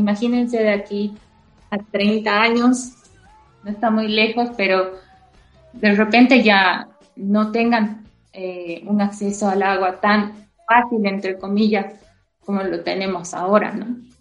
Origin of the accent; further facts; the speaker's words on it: Bolivia; como bolivianos deberíamos conocer.